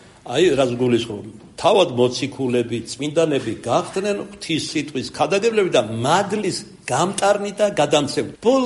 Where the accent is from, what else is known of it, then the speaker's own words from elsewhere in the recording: Rustavi, Kvemo Kartli, Georgia; მე მუშათა ოჯახიდან ვიყავი, დედა იყო დიასახლისი, мама მეტალურგიულში მუშაობდა, რუსავში ცხოვრობდით